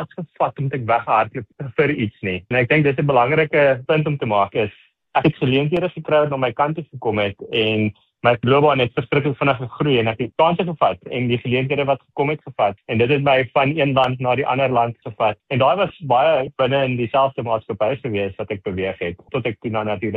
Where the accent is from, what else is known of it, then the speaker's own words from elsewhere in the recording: Volksrust, Mpumalanga, South Africa; Ek het groot geword in Suid-Afrika, klein plaas, Dorfie, Volksrus